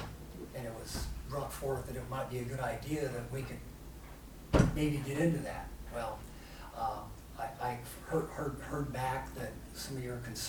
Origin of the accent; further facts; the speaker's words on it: Port Chicago, California, United States; also born or lived in West Pittsburgh; I grew up in Port Chicago. And I moved over here to West Pittsburgh in the fifth grade.